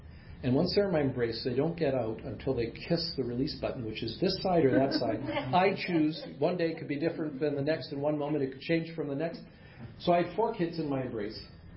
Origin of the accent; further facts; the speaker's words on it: Canada; I'm Canadian, so you get the A's.